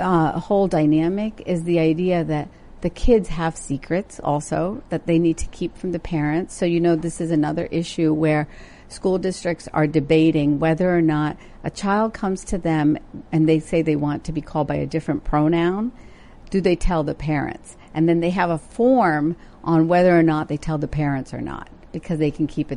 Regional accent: India; growing up in India, and then visiting

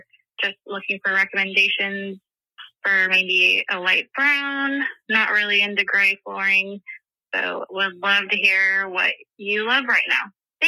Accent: Tacoma, Washington, United States; I'm from Tacoma, Washington.

